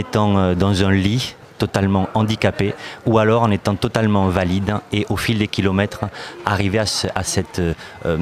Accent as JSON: {"language": "French", "town": "Carcassonne", "region": "Occitanie", "country": "France", "tie": "born or raised there", "said": "je suis natif de Carcassonne."}